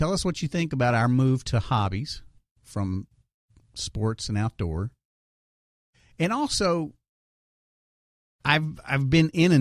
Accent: San Antonio, Texas, United States; no one calls my hometown San Antonio, San Antone, although everybody outside of San Antonio seems to say San Antone.

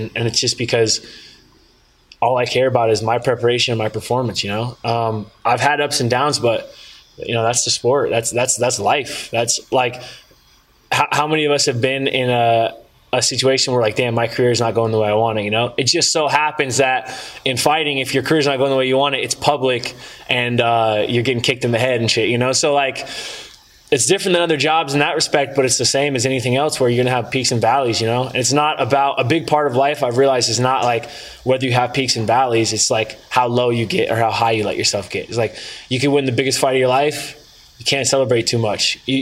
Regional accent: California, United States; I grew up in Northern California, so like I'm very familiar with sketchy cousins who trim weed for a living.

